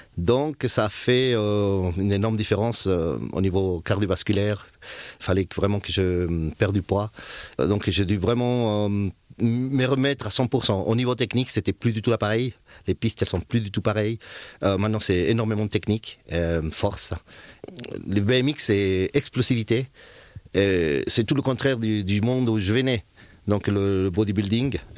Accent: Chile; moved away; quand j'étais au Chili, parce que je suis originaire du Chili, à l'âge des 7-8 ans.

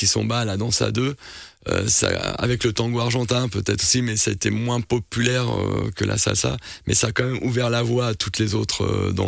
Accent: Paris, Île-de-France, France; moi j'étais à Paris, je suis parisien de base.

